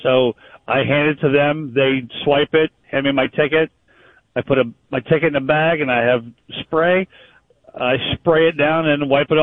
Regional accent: Pennsylvania, United States; Well, and I am from Pennsylvania. I live in Pennsylvania, but I travel all over.

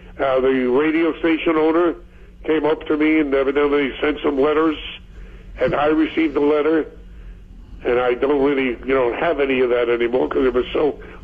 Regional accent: Brooklyn, New York, United States; a Brooklyn kid growing up in Brooklyn, I don't take the threats too easily

